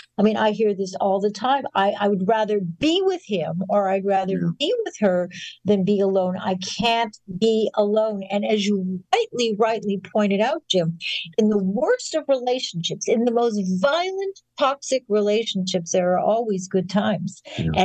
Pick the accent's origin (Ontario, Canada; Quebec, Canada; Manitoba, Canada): Manitoba, Canada; Winnipeg; when I was a child growing up in Winnipeg, Canada